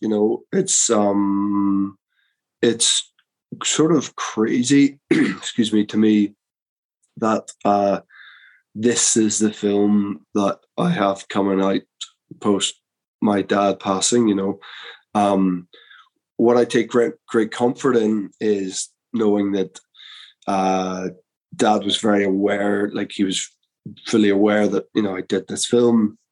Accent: Belfast, Northern Ireland, United Kingdom; I'm from Belfast, you know, so I know these people, like I grew up with these people.

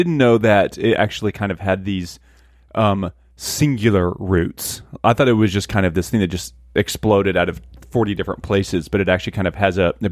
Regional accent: Pampa, Texas, United States; so I grew up in Pampa, in the Bible Belt.

